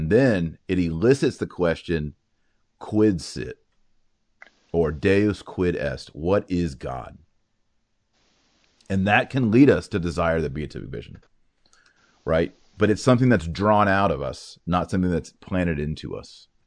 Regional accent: Texas, United States; accent: Texas; Pardon my Texas accent, wander.

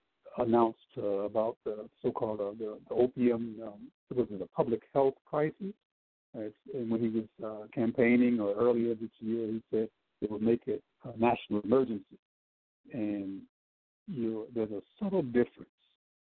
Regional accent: Chester, Pennsylvania, United States; now in Atlanta, United States; Went up to my hometown, Chester, Pennsylvania, Philadelphia.

